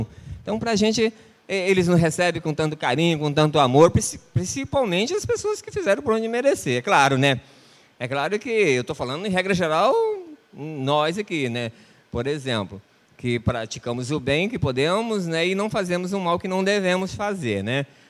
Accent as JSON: {"language": "Portuguese", "region": "Mato Grosso", "country": "Brazil", "lives_now": "Rio de Janeiro, Brazil", "said": "Eu, por exemplo, sou do Mato Grosso, fui conhecer minha esposa no Piauí, moro aqui no Rio de Janeiro."}